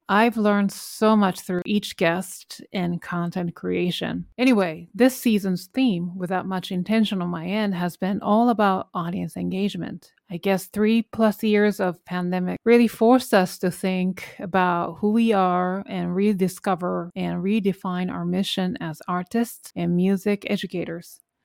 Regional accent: New York City, New York, United States; I think obviously you're both pianists and we're both from New York City.

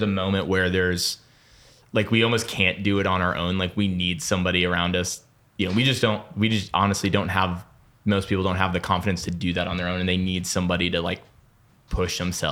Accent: Minnesota, United States; because I'm from Minnesota. So I would go home to Minnesota

